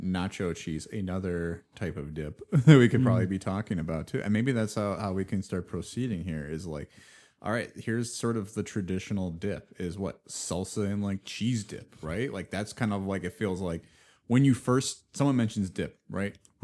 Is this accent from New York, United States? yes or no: no; Wisconsin, United States; especially being in the Midwest growing up in Wisconsin